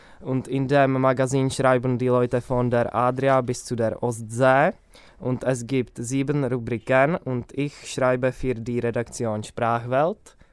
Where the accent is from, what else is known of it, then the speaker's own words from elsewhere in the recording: Czechia; ich komme aus der Tschechischen Republik